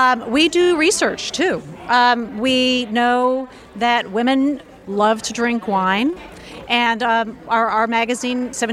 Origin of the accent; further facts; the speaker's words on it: California, United States; growing up in California, you think, yeah, that's that thing in the.